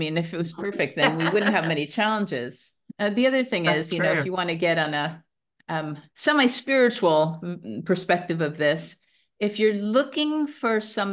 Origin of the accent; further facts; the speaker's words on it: New York, United States; now in Spain; I'm from New York. When it becomes dark, we're supposed to be at home.